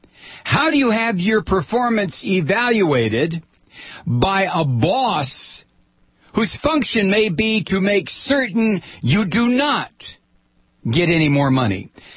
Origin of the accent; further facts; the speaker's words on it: Ohio, United States; I grew up in Ohio. Ohio was more pro-union than any state I have ever lived in.